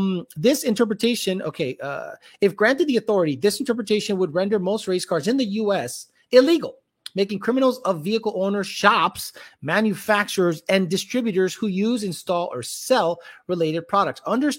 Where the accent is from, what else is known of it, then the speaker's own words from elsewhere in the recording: Boston, Massachusetts, United States; born there; called me an immigrant, which I was born in Boston. So I guess Boston is not in the United States.